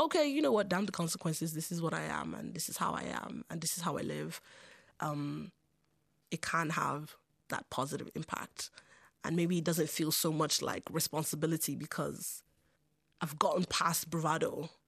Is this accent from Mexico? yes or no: no; Longford, Leinster, Ireland; I went to a very multicultural primary school and secondary school. I mean, the wider town was probably always inherently white Irish